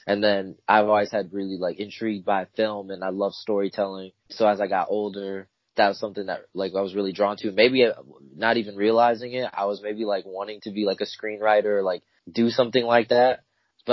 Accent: Clinton, Iowa, United States; also born or lived in Tacoma, Washington; So I was born in Tacoma, Washington, and then I moved here as a child, and then I grew up in Clinton, Iowa, which is only like 30, 40 minutes from Davenport

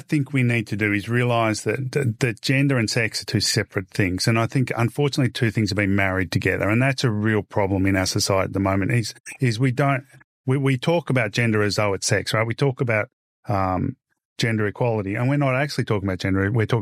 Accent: Victoria, Australia; now in Sydney, Australia; I can talk about the fact that I grew up in Victoria and ignore the fact that I live in Sydney when I'm down there.

